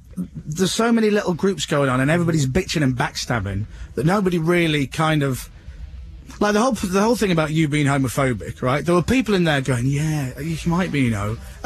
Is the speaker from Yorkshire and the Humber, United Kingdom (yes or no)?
yes; Leeds, Yorkshire and the Humber, United Kingdom; Because I'm from Leeds as well, so...